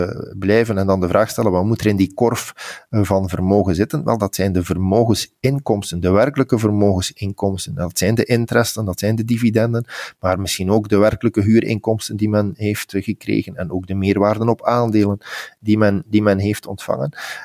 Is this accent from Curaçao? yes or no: no; Belgium; Als ik als Belg een kapitaal heb